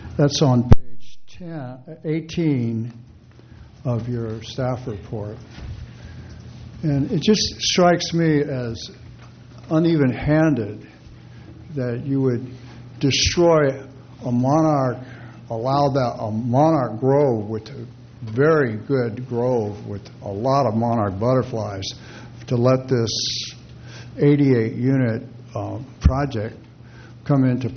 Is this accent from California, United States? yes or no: yes; Los Osos, California, United States; I noticed that I'm from Los Osos.